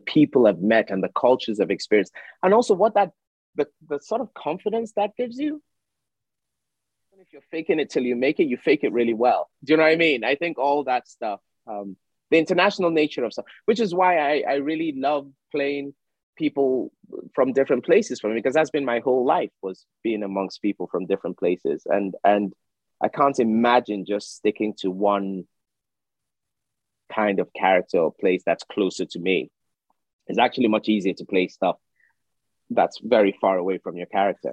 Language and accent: English; United Kingdom; as a British Nigerian, I've said this several times.